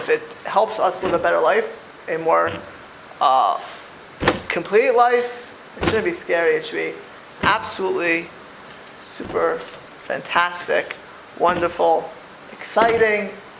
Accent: Miami Beach, Florida, United States; There are people, I grew up in Miami Beach, Florida.

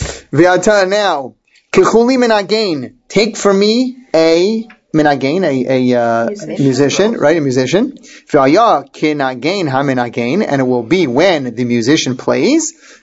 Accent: Philadelphia, Pennsylvania, United States; When I was in the seventh grade in growing up in Philadelphia, I was a pretty good kid.

